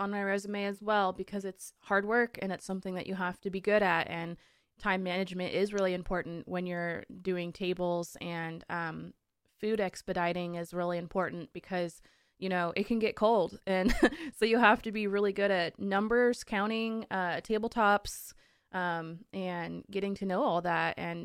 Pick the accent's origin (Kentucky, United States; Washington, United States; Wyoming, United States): Washington, United States; I grew up in Western Washington on the coast, and I'm so excited that you're doing your great work in Oregon.